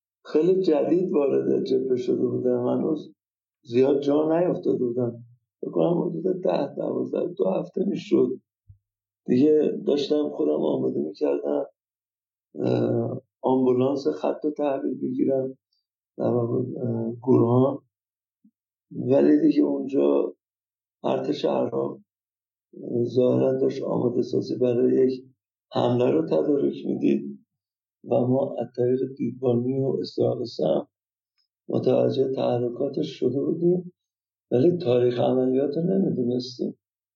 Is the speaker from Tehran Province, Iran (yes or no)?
no; Tabriz, East Azerbaijan, Iran; also born or lived in Urmia; تا زمان خدمت سربازی من تو شهر تبریز بزرگ شدم، ولی خب به تهران رفت آمد داشتم